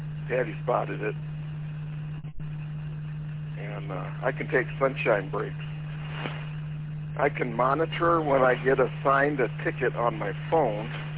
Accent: Fenton, Michigan, United States; Yeah, I grew up on Runyon Lake, just south of Fenton.

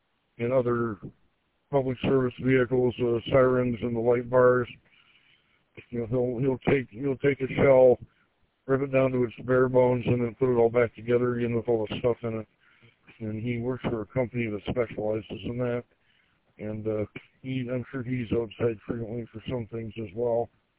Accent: Gaylord, Michigan, United States; also born or lived in South Dakota; although I am from Gaylord, Michigan originally, I moved around a bit. I was in South Dakota for a while, in the Black Hills region.

